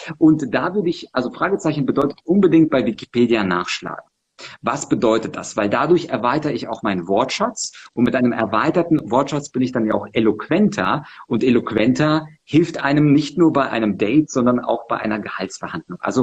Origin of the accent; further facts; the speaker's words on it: Munich, Bavaria, Germany; ich bin ja aus München im Englischen Garten, ich wälze ein Buch